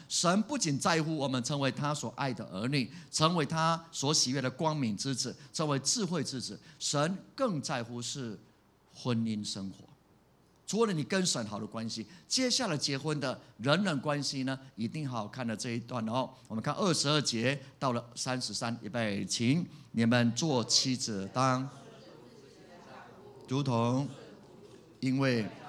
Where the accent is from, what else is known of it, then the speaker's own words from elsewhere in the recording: Taiwan; 我们台湾人结婚之后都说这关头家关头的，